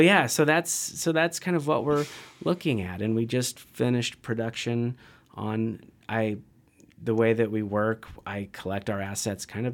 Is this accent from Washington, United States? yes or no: yes; Washington, United States; because I'm a kid from Central Washington.